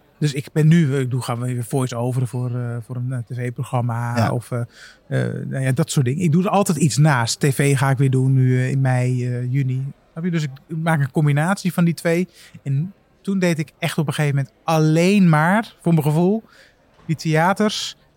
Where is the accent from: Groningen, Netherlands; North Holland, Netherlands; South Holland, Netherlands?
North Holland, Netherlands; Amsterdam; accent: Amsterdams; En ik ben een jongen uit Amsterdam, Noord dan.